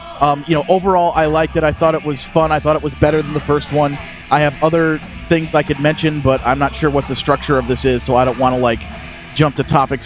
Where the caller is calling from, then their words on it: Kenosha, Wisconsin, United States; From Kenosha, Wisconsin.